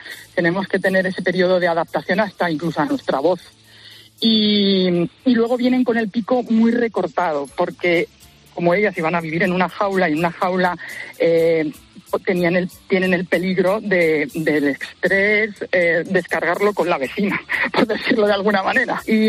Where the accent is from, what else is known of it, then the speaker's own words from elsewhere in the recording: Casas de Ves, Castilla-La Mancha, Spain; hace 5 años ya que, por circunstancias de la vida, regresé a mi pueblo, a Casas de Bes.